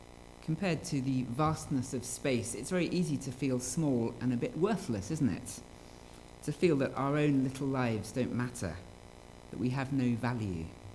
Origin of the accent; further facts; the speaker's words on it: United Kingdom; That could be because I'm British.